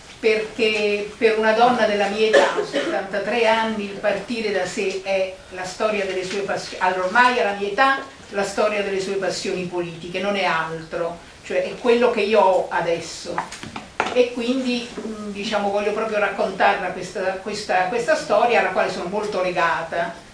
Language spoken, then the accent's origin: Italian; Naples, Campania, Italy; io vivevo a Napoli, sono di Napoli